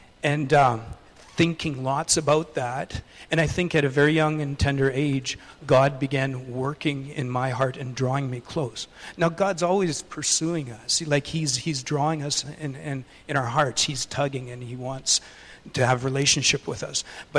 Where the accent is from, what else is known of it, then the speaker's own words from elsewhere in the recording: Grande Prairie, Alberta, Canada; born there; I was not born here. I was born in Grand Prairie, Alberta. And my parents were staunch Catholics